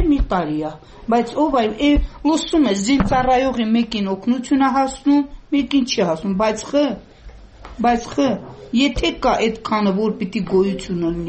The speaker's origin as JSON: {"language": "Armenian", "town": "Talish", "region": "Nagorno-Karabakh", "country": "Azerbaijan", "tie": "born or raised there", "said": "Թալիշեցին ենք, բնիկ Թալիշեց, Զինծառայողի մայ։"}